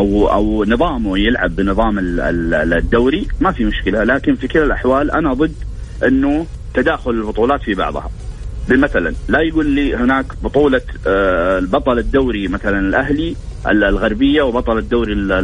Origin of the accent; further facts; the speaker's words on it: Saudi Arabia; accent: Saudi; خلينا نقول لك احنا بلهجتنا السعوديه